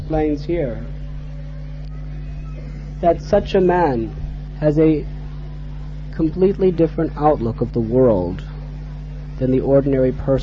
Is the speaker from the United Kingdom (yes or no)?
no; United States; born there; I was born in America.